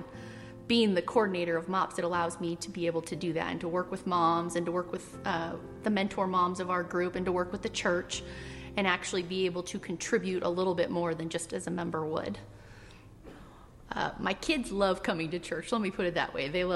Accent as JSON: {"language": "English", "town": "Phoenix", "region": "Arizona", "country": "United States", "said": "I am originally from Phoenix, Arizona. My husband Matt and I moved up here about 2 years ago from Phoenix, Arizona."}